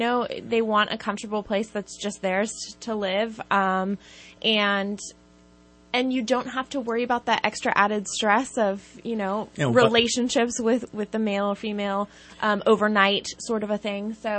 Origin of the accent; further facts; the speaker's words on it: Cottonwood, California, United States; So I was raised in Cottonwood. So I was a West Valley graduate, and then I actually did take a few classes at Shasta College as well.